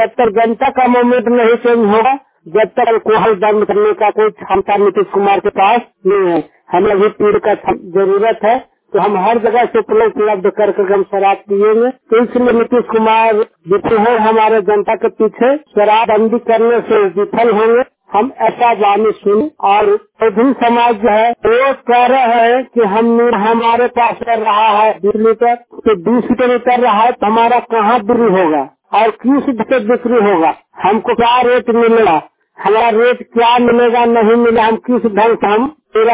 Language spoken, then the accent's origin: Hindi; Basnama, Bihar, India; मैं ग्राम गंगा बसनामा पंचायत के रहने वाला हूँ, हरनौत प्रखंड से।